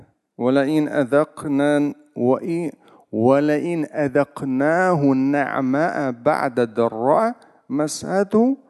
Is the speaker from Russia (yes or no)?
yes; Moscow, Russia; я как россиянин, как москвич говорю